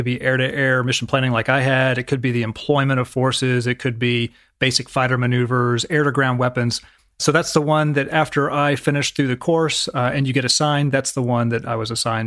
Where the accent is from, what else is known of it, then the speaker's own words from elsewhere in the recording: Dallas, Texas, United States; So grew up in Dallas-Fort Worth area of North Texas, was incredibly fortunate, was selected by my congressman to attend the U.S. Naval Academy.